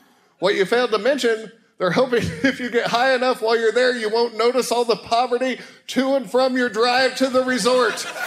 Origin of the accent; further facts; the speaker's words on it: Philadelphia, Pennsylvania, United States; I'm Irish. I'm from Philly. I got nothing.